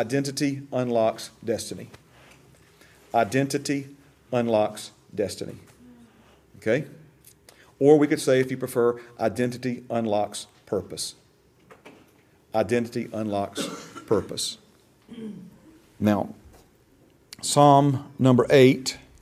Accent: Alabama, United States; accent: country drawl; I'm from South Alabama. Amen. So praise God. Or Southern United States, state of Alabama. So we have a country drawl here.

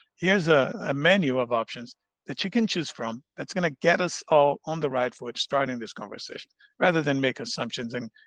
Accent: Brazil; English is a second language; I'm Brazilian, by the way, when they asked me, where are you from? I said, well, I'm Brazilian.

